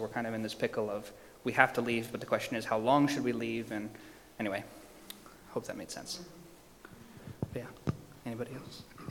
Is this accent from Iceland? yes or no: yes; Iceland; We're doing it weird because I grew up in Iceland and I live there